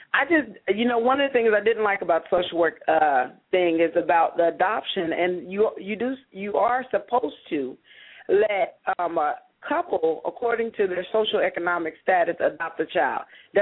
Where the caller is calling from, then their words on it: Georgia, United States; I'm calling from Georgia.